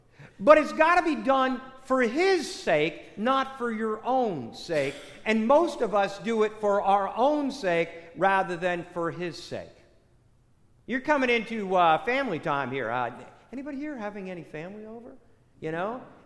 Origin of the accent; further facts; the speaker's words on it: New Jersey, United States; I was raised in New Jersey, and, you know, in New Jersey, the day before Halloween was called Mischief Night.